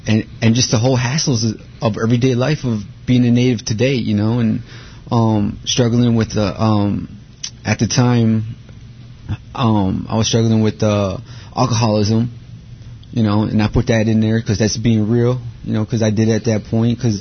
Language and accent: English; Red Lake Nation, Minnesota, United States; I'm from Red Lake Nation, Ojibwe. I came all the way over here, and thank you for having me.